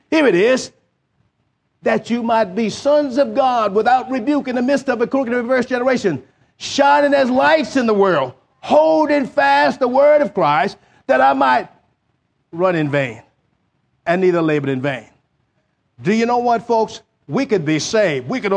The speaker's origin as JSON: {"language": "English", "region": "the South", "country": "United States", "tie": "born or raised there", "said": "I can remember growing up in the South doing Jim Crow."}